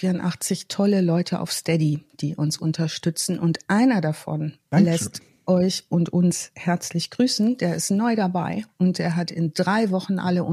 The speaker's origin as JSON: {"language": "German", "region": "North Rhine-Westphalia", "country": "Germany", "tie": "born or raised there", "said": "er kommt auch überdies aus Herford, das ist in meiner alten Heimat. Und kann gut verstehen, dass Menschen, die nicht aus OWL kommen, nicht nachvollziehen können, warum zum Beispiel ich immer alle Größen mit Bielefeld vergleiche."}